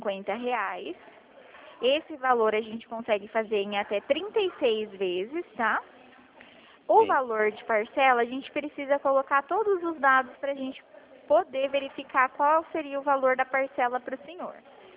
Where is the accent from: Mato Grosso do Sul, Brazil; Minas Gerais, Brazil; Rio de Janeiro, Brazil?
Mato Grosso do Sul, Brazil; Dourados; nós somos aqui de Dourados, tá? É, Mato Grosso do Sul também.